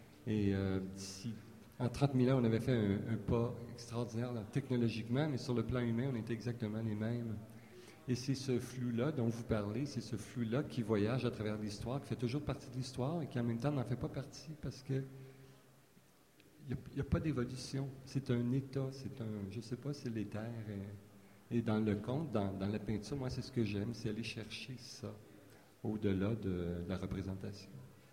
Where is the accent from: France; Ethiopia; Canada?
Canada; Quebec; Je pense qu'on m'a invité ici parce que je suis québécois, je suis étranger.